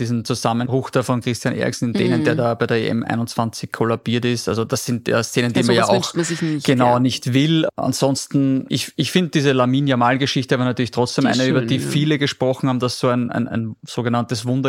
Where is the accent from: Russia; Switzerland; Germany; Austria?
Austria; Es bleibt als Österreicher irgendwo dieses Wohlgefühl